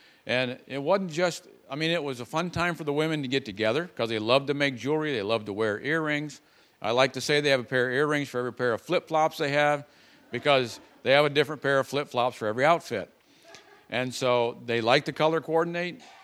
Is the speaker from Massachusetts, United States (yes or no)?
no; Ohio, United States; moved away as an adult; also born or lived in Iowa; now in Honduras; So we hail from the great state of Iowa. We're originally from Ohio, moved to Iowa in 2005 to go to Bible college. And when we're not in Iowa, we live in Honduras.